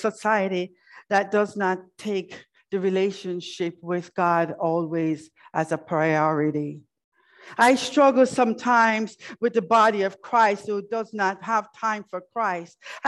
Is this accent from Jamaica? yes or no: yes; Jamaica; moved away as an adult; our church life as we grew up with in Jamaica. I've been in this country for 43 years